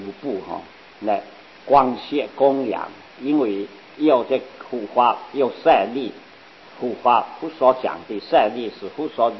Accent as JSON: {"language": "Chinese", "country": "China", "said": "所以我们中国人呢。都喜欢这个圆圆的一颗一颗的叫塞粒啊"}